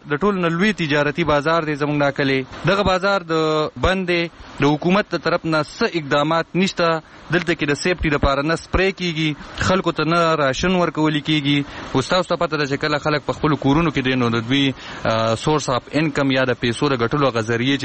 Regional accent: Khyber Pakhtunkhwa, Pakistan; زمونږ کلی په بونیر کې د ټول نه زیات په دې لړۍ کې اغیزمن شوی دی

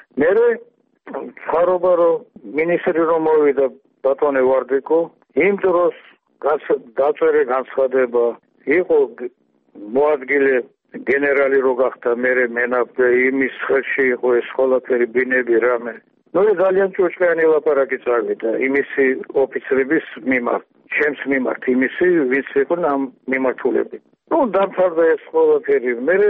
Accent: Tbilisi, Georgia; born there; მაგრამ მე ხომ თბილისში დავიბადე ეგას.

